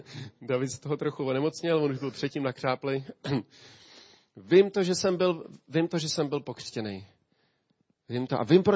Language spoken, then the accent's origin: Czech; Ústí nad Labem, Ústí nad Labem Region, Czechia; Já si pamatuju, když jsem byl kluk a tady v Ústí byla jenom taková maličká skupinka